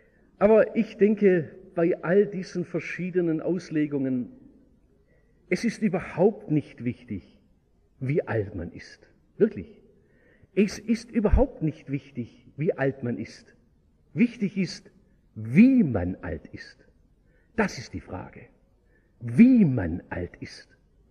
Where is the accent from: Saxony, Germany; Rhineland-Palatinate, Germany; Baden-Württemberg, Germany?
Baden-Württemberg, Germany